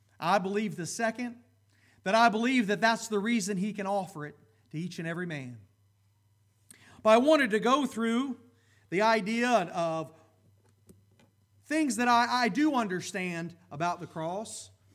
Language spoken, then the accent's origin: English; Columbus, United States; accent: thicker accent; growing up in Columbus, I had a much thicker accent. So I got up north, and they teased me about the way I said things.